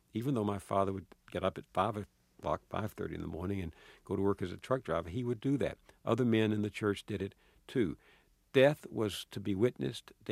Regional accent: Marshall, Texas, United States; My father was very active in the Little Baptist Church where I grew up in Marshall, Texas.

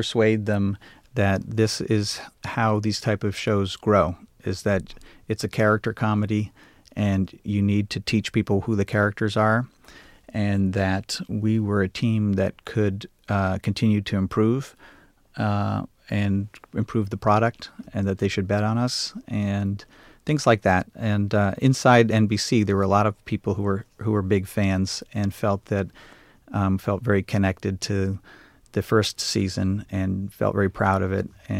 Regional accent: New York, United States; Seinfeld is more like my upbringing, because I grew up in New York.

